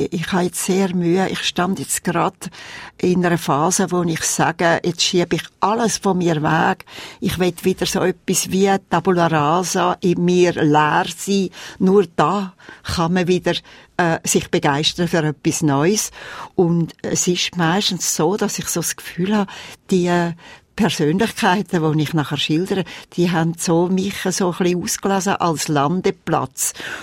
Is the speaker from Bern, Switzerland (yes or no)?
no; Glarus, Switzerland; Ich bin im Glarnerland aufgewachsen